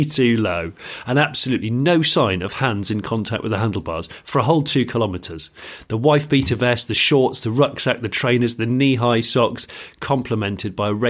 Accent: United Kingdom; The British contingent has our own little ramshackle porter cabin that we operate as a Brit pub.

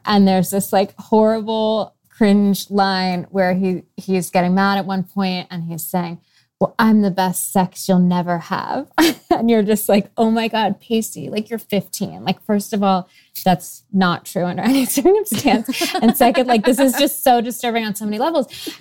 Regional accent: Seattle, Washington, United States; this was playing out in my hometown in Seattle

